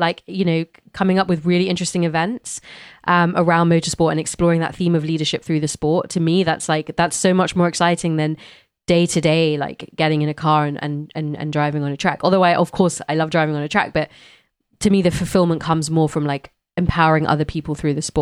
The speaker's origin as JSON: {"language": "English", "region": "London", "country": "United Kingdom", "tie": "born or raised there", "said": "growing up in London, you know, being part of an amazing music scene"}